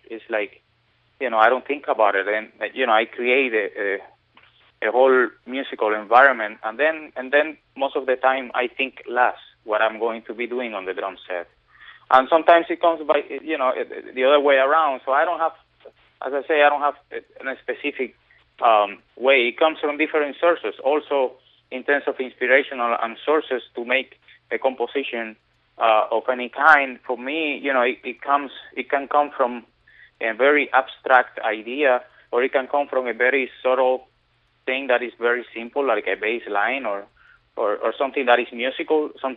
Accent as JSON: {"language": "English", "country": "Cuba", "said": "You know, I'm coming from Cuba, and I have, somehow that inherits in my kind of DNA already."}